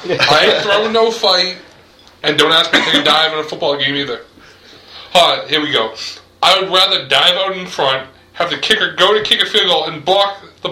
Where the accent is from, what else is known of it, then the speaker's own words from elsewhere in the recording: Ireland; Yeah, because I mean, I know being an Irish guy, I'm usually listening to folk music, but.